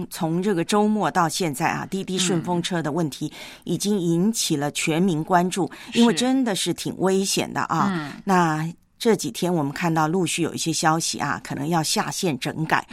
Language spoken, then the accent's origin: Chinese; Taiwan; 就是在老家啊，我的老家台湾呢不但是有水患